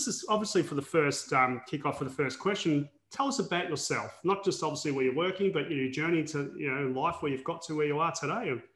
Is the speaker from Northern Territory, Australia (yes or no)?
no; Sydney, New South Wales, Australia; And also, we're from Sydney